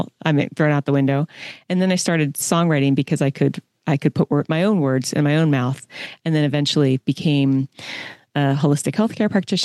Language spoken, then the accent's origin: English; East Coast, United States; I was raised on the East Coast. So it's very, very far away.